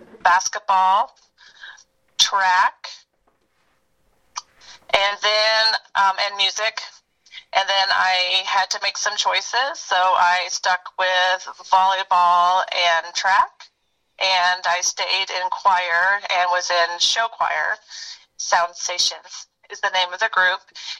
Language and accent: English; Las Cruces, New Mexico, United States; born there; also born or lived in Ohio; I was born in April of 1972, and I was born in Las Cruces, New Mexico.